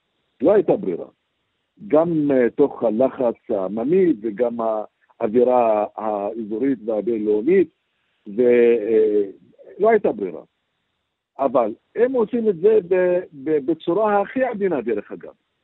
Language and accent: Hebrew; Palestine; Hebrew is a second language; האם אני כפלסטיני צריך לקבל את זה?